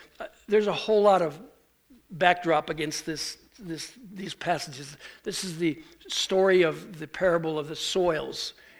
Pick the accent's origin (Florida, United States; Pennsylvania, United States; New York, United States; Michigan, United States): New York, United States; when I was growing up in Western New York, once again, the Great Lakes were near to us where I lived.